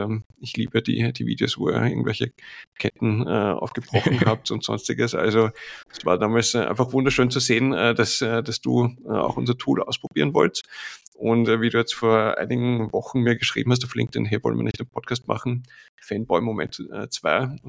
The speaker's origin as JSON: {"language": "German", "region": "Vienna", "country": "Austria", "said": "ich komme aus Wien, bin seit einer Ewigkeit in Social Media und in IT-Firmen tätig."}